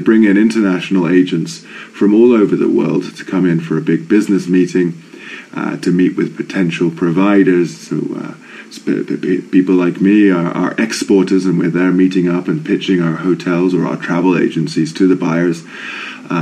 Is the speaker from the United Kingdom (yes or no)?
yes; England, United Kingdom; And I say, well, you know, here as an Englishman, I'm still considered a hooligan.